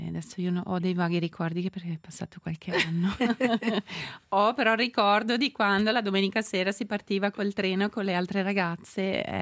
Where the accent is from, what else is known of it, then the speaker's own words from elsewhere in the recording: Giubiasco, Ticino, Switzerland; nel senso sono di Giubiasco